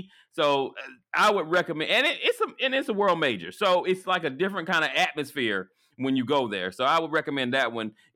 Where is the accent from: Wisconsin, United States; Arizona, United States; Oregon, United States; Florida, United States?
Florida, United States; Orlando; And I'm from Orlando. I don't know if you know that, but I'm originally from Orlando. So I got family there